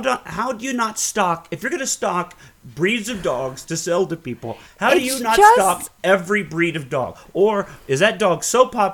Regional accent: the South, United States; because I grew up in the South and everybody makes pecan pie.

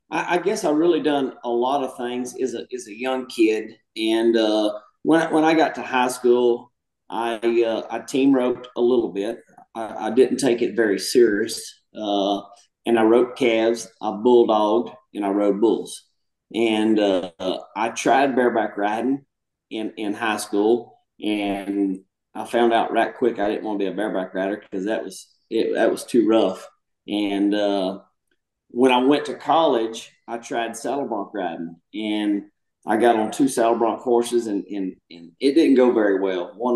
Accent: Louisiana, United States; You know, I grew up in South Louisiana on a very small ranch.

